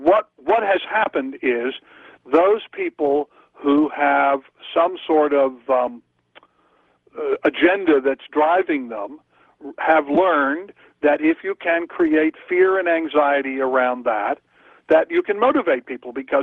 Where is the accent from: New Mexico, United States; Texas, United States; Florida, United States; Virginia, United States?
Virginia, United States; I grew up in Virginia, so, I mean, you know, I'm a Southerner. I'm a particular kind of Southerner.